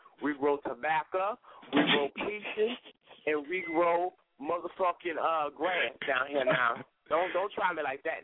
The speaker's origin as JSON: {"language": "English", "town": "Macon", "region": "Georgia", "country": "United States", "said": "I'm from Macon, Georgia. Macon is not, ain't too far from Atlanta, but it's still country. We ain't all them city folk"}